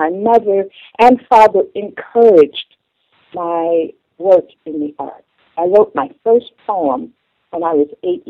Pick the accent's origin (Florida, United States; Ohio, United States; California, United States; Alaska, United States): Ohio, United States; Cleveland; I grew up in Cleveland, Ohio, which we now call the Rust Belt. It was a steel-making, working-class town.